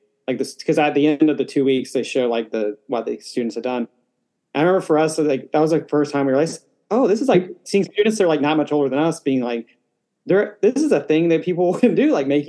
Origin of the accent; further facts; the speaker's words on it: Altus, Oklahoma, United States; Yeah, because we grew up in Altus, Oklahoma, which is, you know, it's not a big city